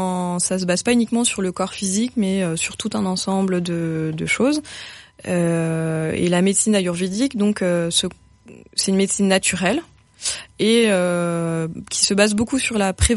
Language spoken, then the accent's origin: French; Paris, Île-de-France, France; j'ai grandi à Paris, banlieue parisienne.